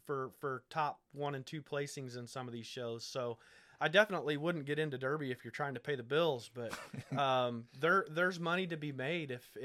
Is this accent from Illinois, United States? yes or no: yes; Green, Illinois, United States; Yep. Born and raised in Green, but been here in Jersey for the past 12 or 13 years.